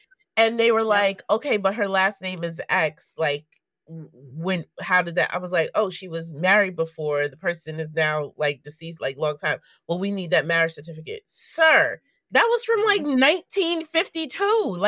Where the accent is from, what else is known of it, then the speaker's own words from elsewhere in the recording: New York, United States; also born or lived in Kansas; Although I was raised in New York, I was born in Kansas because my father was in the military at the time.